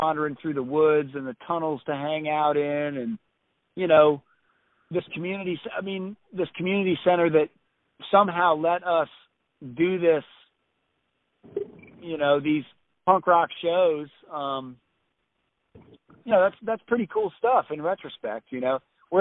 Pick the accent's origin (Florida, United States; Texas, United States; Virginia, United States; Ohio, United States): Virginia, United States; Reston; growing up in Reston, you know, early, I don't know if you have you ever seen that.